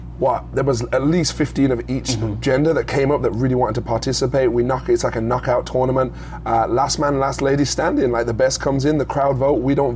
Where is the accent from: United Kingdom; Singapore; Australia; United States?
United Kingdom; England; moved away as an adult; I came out when I was 21. Mm-hmm. Always wanted to travel.